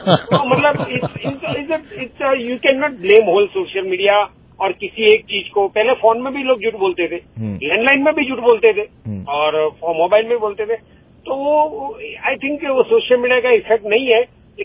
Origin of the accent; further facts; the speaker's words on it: Gujarat, India; first language Gujarati; Hindi is a second language; I am Gujarati गाय, तो मुझे हिंदी भी आती है और गुजराती इंग्लिश, उर्दू नहीं आती।